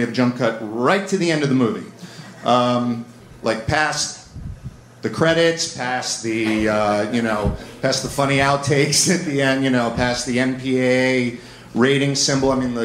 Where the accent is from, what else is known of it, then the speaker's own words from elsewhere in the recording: New York, United States; sense of ennui growing up in Westchester County, and, you know, and then getting sent away to a boarding school in Connecticut before I was really ready to leave home